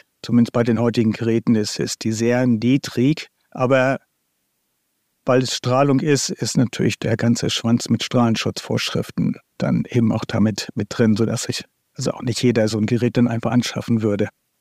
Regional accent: Kiel, Schleswig-Holstein, Germany; born there; promovierter Physiker, geboren in Kiel, auch dort studiert, also hier studiert, lebe auch hier.

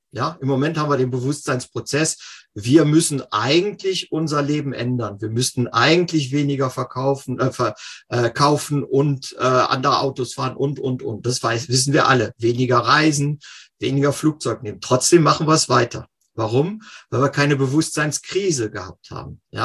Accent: Cologne, North Rhine-Westphalia, Germany; Ursprünglich bin ich in Köln aufgewachsen.

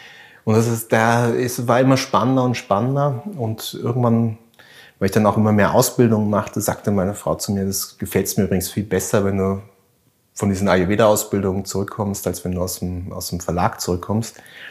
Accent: Germany; now in St. Koloman, Austria; ursprünglich sind wir beide aus Deutschland, meine Frau sogar aus Berlin.

